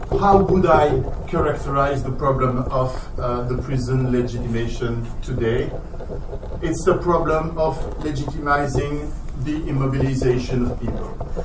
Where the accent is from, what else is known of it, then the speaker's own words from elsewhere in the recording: Brussels, Belgium; English is a second language; I come from Brussels